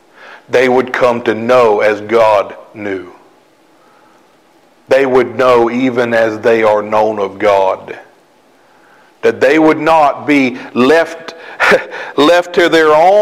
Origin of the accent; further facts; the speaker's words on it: South Carolina, United States; I'm from South Carolina, I don't know how to pronounce things.